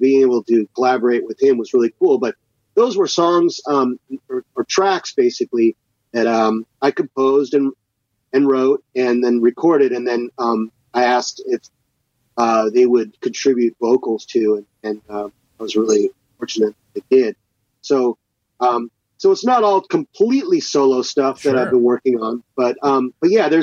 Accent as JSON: {"language": "English", "town": "Seattle", "region": "Washington", "country": "United States", "tie": "born or raised there", "also_born_or_lived": "Texas", "said": "So I basically spent from 2 years old till I was 26 living in Seattle."}